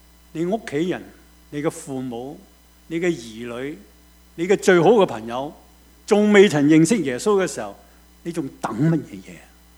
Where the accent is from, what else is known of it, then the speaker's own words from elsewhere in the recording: New Territories, Hong Kong; 我在香港新界长大，我家是耕田的，养猪的，